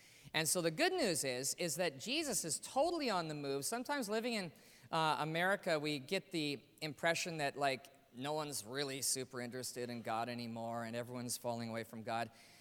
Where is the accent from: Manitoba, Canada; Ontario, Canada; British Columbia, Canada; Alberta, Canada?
Alberta, Canada; Calgary; When I grew up in Calgary, Canada, all right? Calgary's a big city in Alberta, just north of Montana.